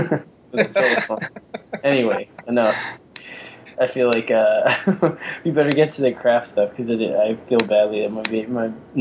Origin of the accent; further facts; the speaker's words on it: New York, United States; New York is my hometown